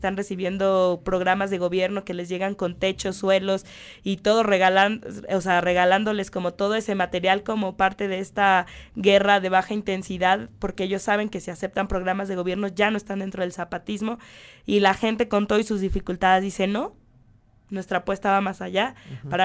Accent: Mexico; porque nos enseña como pueblo mexicano que no necesitamos al mandón

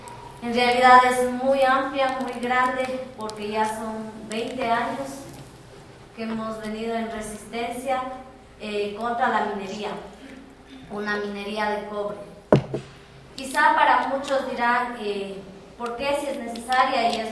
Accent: Cotacachi, Imbabura, Ecuador; Vengo de la zona de Inta, del cantón Cotacachi, provincia de Imbabura.

